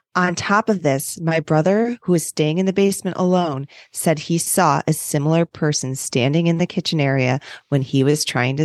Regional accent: Rochester, New York, United States; Hello, Britt. … I'm from Rochester, New York.

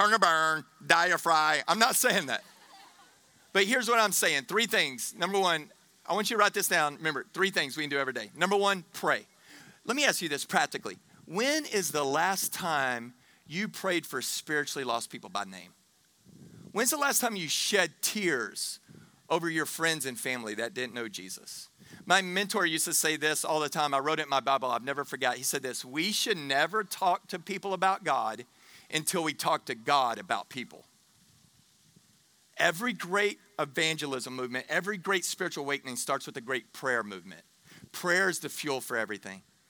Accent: Texas, United States; yes, I have a cousin named Butch because I grew up in Texas.

